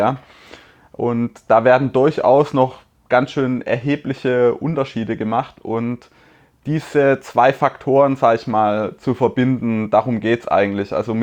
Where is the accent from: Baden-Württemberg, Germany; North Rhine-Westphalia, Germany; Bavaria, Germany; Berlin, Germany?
Baden-Württemberg, Germany; wie man bei uns im Schwabenland sagt.